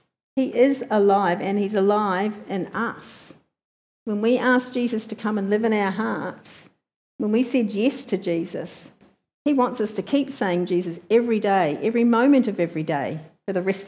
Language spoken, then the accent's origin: English; New Zealand; I'm a Kiwi, can be quite independent.